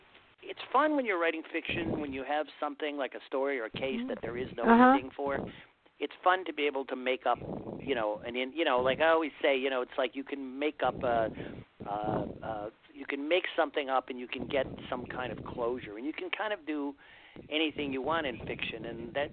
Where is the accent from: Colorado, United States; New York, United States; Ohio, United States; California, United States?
Ohio, United States; Cleveland; So I grew up in Cleveland, Ohio, suburban Cleveland, Ohio, really nice, crime-free suburban neighborhood